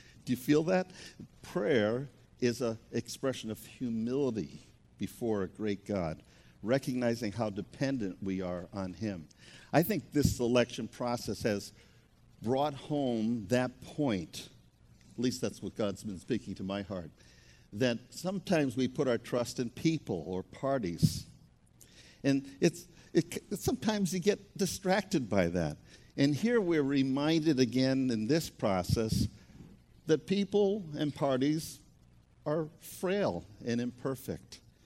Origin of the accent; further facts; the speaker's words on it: New England, United States; Even though I'm from New England, I didn't think I could imitate the accent there.